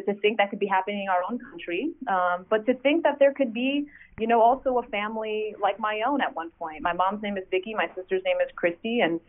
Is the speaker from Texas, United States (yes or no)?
yes; San Antonio, Texas, United States; my community here in where I grew up here in San Antonio